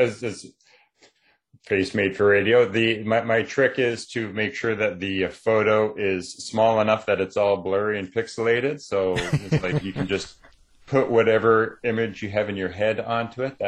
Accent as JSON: {"language": "English", "country": "Canada", "said": "I think Canada on the world kind of gets ignored a lot, which means that I can just sort of be quietly back here writing away but we do get ignored a lot."}